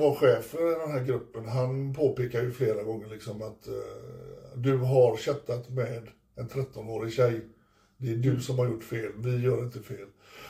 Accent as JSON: {"language": "Swedish", "country": "Sweden", "said": "jag är från Sverige."}